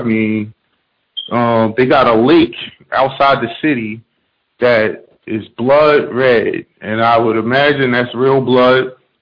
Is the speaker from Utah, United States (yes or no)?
no; New York, United States; from New York.